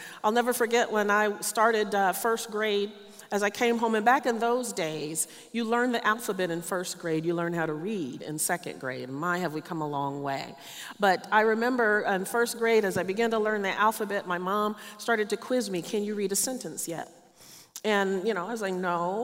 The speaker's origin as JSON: {"language": "English", "region": "the South", "country": "United States", "tie": "born or raised there", "said": "I grew up in the South. I grew up in one of those old kind of Pentecostal kind of churches."}